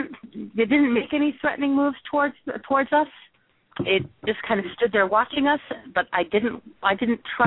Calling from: Rhode Island, United States; Well, I'm calling from Rhode Island. This is where I live and breathe.

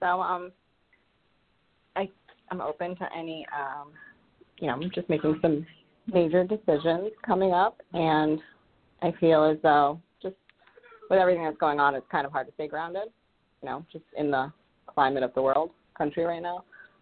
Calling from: Rhode Island, United States; I'm calling from Rhode Island

